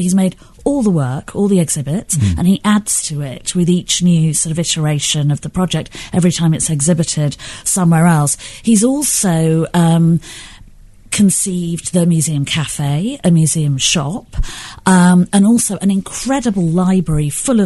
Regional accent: Manchester, North West England, United Kingdom; and I speak as a Mancunian, we're much as I love my home city, it is even wetter than London

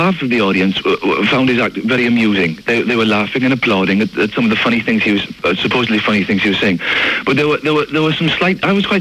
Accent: Wales, United Kingdom; blacks and Asians and the Welsh, and I'm obviously Welsh, and he was just doing, you know, the sheep jokes

